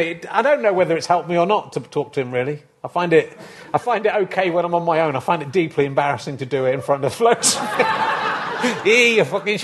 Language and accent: English; Yorkshire and the Humber, United Kingdom; I'm from Yorkshire originally